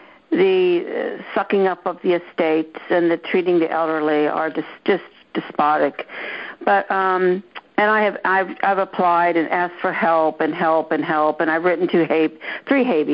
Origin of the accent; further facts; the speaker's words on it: Ohio, United States; I'm from Ohio